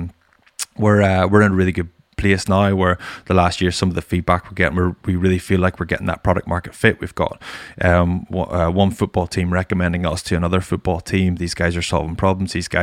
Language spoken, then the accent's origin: English; Ireland; I'm a rugby player, I'm an Irish rugby player, I'm an international